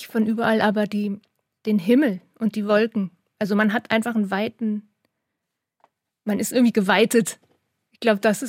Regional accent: Hanover, Lower Saxony, Germany; now in Hamburg, Germany; Ich komme aus Hannover gebürtig, bin aber mit dem Selbstverständnis groß geworden, dass ich Norddeutsche bin. Aus Hannover kommend. Dann bin ich nach Hamburg gezogen

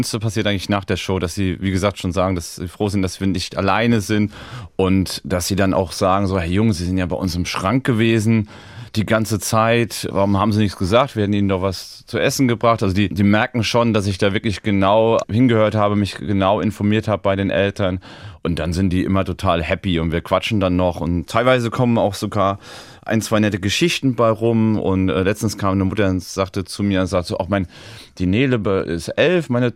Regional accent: Hüffelsheim, Rhineland-Palatinate, Germany; in Hüffelsheim auch in meinem Heimatort quasi auch zu spielen, auf der Bühne zu stehen. Meine Eltern wohnen noch da und das ist Heimat für mich

